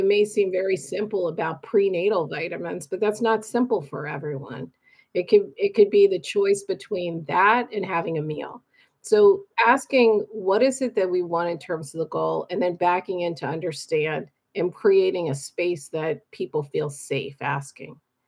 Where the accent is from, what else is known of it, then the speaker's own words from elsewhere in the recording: Baltimore, Maryland, United States; I am actually from Baltimore, born and raised.